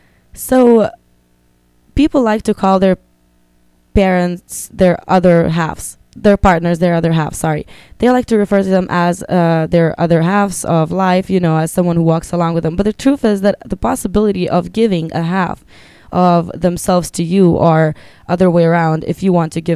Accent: Lithuania; I moved here from Lithuania, which is a really small country with only a population of 3 million people in the Baltics. And I left all my friends, all my family back there.

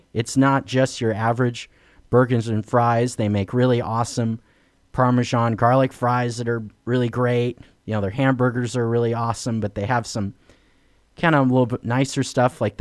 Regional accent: Healdsburg, California, United States; the brewery this week is Bear Republic Brewery in Healdsburg, California, my hometown.

